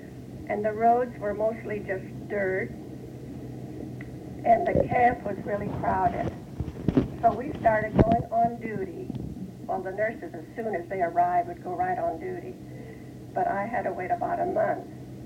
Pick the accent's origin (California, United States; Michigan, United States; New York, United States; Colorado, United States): California, United States; Fullerton; I was born in Fullerton and raised there. My folks came directly from southern France, and they landed in Anaheim, and from there they had to walk to Fullerton.